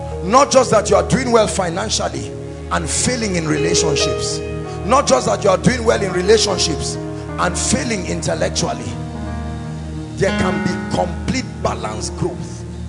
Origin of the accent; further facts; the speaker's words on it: Nigeria; Beyond my exposure as a Nigerian, may your word challenge my paradigms